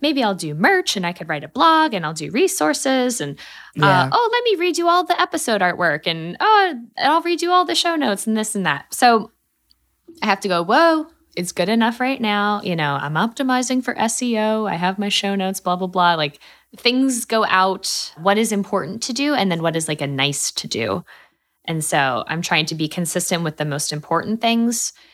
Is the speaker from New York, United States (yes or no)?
no; Pennsylvania, United States; also born or lived in San Francisco; And I grew up in Pennsylvania, which like, has some beautiful places, but San Francisco knocked my socks off when I lived out there.